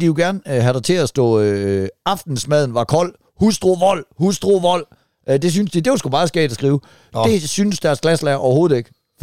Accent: Jutland, Denmark; Fordi at jeg er jo kommet fra Jylland af.

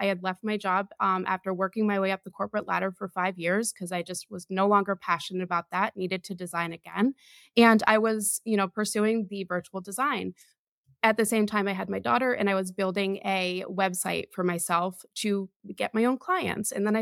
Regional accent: Vermont, United States; So growing up in Vermont, I actually didn't know any interior designers. There was nobody there to, you know, say, here's a profession that you could pursue.

